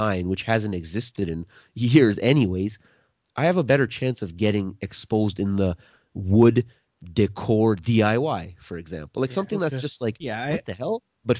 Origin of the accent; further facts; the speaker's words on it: Toronto, Ontario, Canada; I'll always throw in my hometown, Toronto usually, or the nicknames for Toronto.